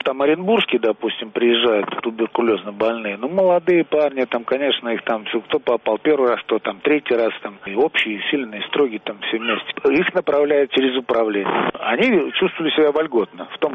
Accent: Ural, Russia; Ну я с Урала, эти астраханские, там все местные.

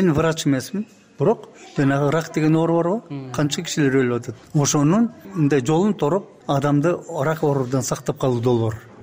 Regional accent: Bystrovka, Chuy Region, Kyrgyzstan; мен орустун арасында туулуп өсүм да. Быстровка деген биздин Кемер районунун борбору 80% эли орус болчу.

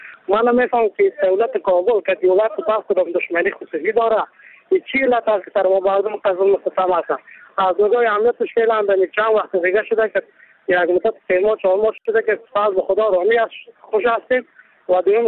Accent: Mazar-i-Sharif, Balkh, Afghanistan; از مزار شریف هستم.

